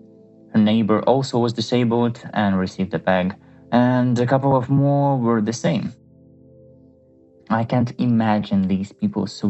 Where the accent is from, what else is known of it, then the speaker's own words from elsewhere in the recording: Kharkiv, Kharkiv Oblast, Ukraine; first language Russian; English is a second language; my native language is Russian, not Ukrainian, like most of the people I know in Kharkiv speak Russian.